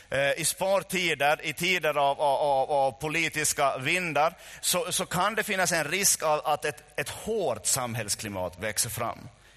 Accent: Finland; så märker jag ibland hur fattiga vi är som finländare.

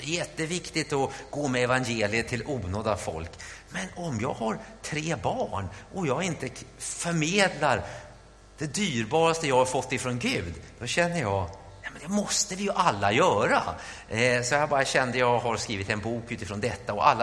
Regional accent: Märsta, Stockholm County, Sweden; Jag växte upp i Märsta

